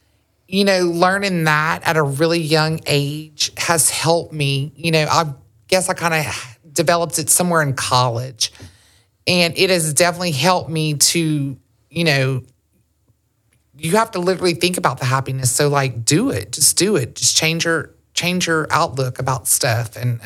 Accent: Wharton, Texas, United States; It was such good times growing up in Wharton.

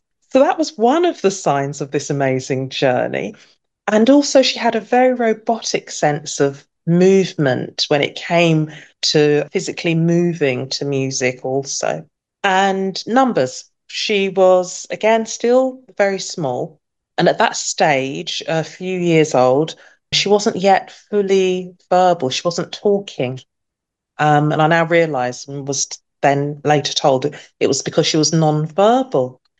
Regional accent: England, United Kingdom; born there; So both my mother and father were born and bred in Barbados. And I was born in England.

